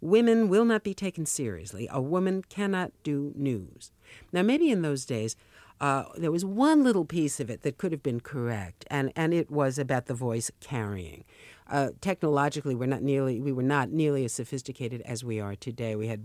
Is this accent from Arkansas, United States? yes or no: no; New York City, New York, United States; I have a distinctive sound. And it is, you're right, I'm a New Yorker and I'm Jewish.